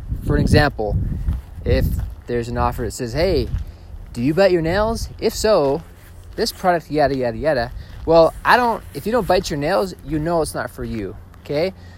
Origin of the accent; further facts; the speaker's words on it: Boston, Massachusetts, United States; I grew up in the Boston area, so he was in Hingham, Massachusetts. He was a guy we like to follow growing up.